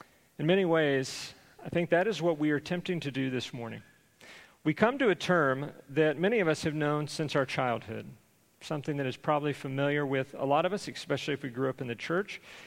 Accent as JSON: {"language": "English", "town": "Conroe", "region": "Texas", "country": "United States", "tie": "born or raised there", "said": "The past several weeks, I've had the opportunity to return to my hometown of Conroe, Texas, to work with a special film project with my dad"}